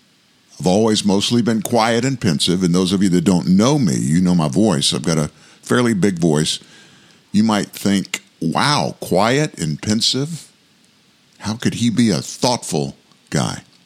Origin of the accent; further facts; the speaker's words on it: Louisiana, United States; and I grew up in South Louisiana. And of course, when that election took place, South Louisiana is very Catholic